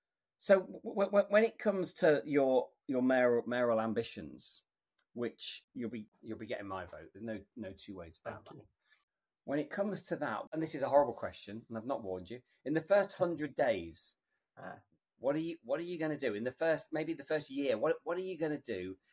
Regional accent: East Midlands, United Kingdom; I'm from the East Midlands, right?

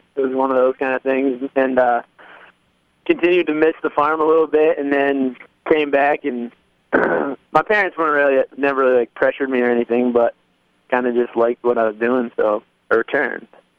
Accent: Plainfield, New Hampshire, United States; I was born and raised in Plainfield, New Hampshire on Edgewater Farm.

